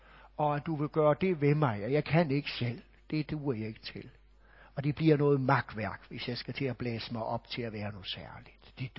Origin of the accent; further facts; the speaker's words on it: Hirtshals, North Denmark Region, Denmark; Jeg kommer fra Hirtshals, hvor … også kommer fra.